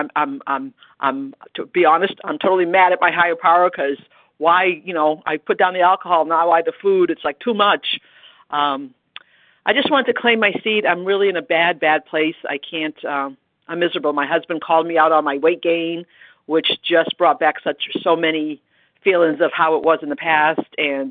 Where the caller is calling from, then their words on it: Marlborough, Massachusetts, United States; I'm calling from Marlborough, Massachusetts.